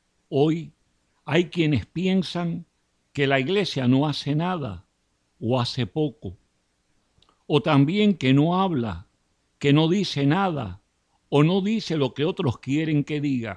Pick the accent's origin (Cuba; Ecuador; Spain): Cuba; como cubano y como católico